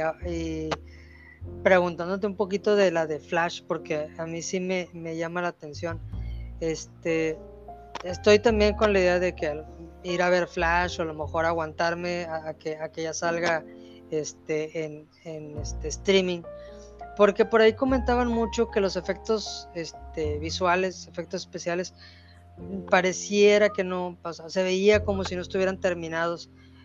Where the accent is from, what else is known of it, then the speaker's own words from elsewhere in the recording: Monterrey, Nuevo León, Mexico; Los que nos escuchan somos de Monterrey, Nuevo León, del área metropolitana.